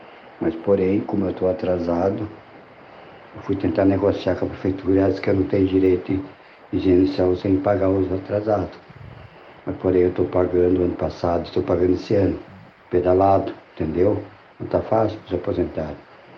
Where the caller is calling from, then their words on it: Rio Grande do Sul, Brazil; Eu sou do Rio Grande do Sul, de uma cidade.